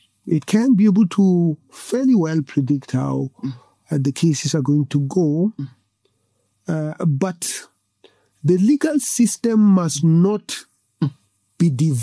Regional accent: South Africa; born there; also born or lived in United States / England; I was born here in South Africa, and in many ways, I am a South African at heart. It's not just a citizenship issue. I was born in the northern part of this country. I was educated in the United States, South Africa, and England.

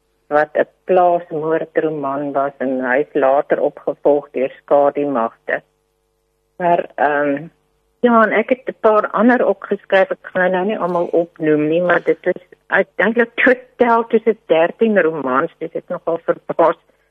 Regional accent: Zimbabwe; Ek kom mos van Rhodesia af, die ou Rhodesia wat vandag Zimbabwe is.

